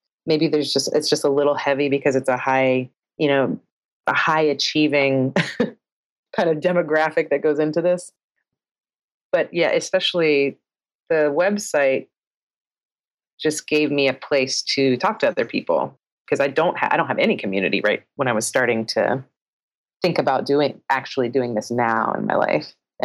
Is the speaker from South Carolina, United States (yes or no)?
yes; South Carolina, United States; moved away as an adult; now in Santa Fe, United States; I moved from South Carolina to the Southwest and started in Santa Fe, New Mexico.